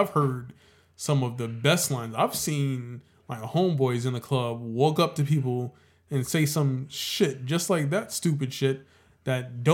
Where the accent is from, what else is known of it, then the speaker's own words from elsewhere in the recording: New York City, New York, United States; You know what it is? I'm a New Yorker.